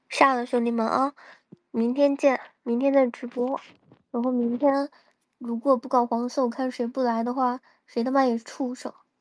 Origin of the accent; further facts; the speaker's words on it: China; 咱们作为中国人来说，就是又谦虚